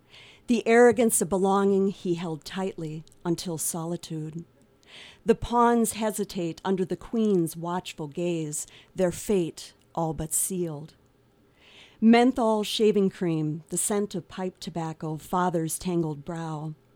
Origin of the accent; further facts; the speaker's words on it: Minnesota, United States; as you said, we came from Minnesota, and I graduated in May of 2017 with my degree.